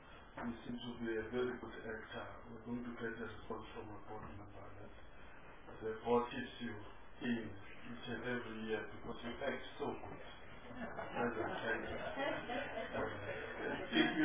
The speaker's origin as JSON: {"language": "English", "country": "Mozambique", "lives_now": "South Africa", "said": "I come from Mozambique myself."}